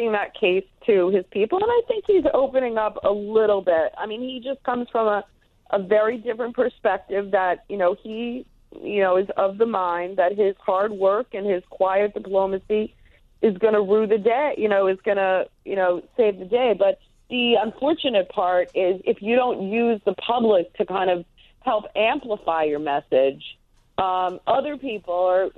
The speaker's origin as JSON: {"language": "English", "region": "New Jersey", "country": "United States", "tie": "born or raised there", "said": "I grew up in New Jersey, but I went to school in Madison, Wisconsin."}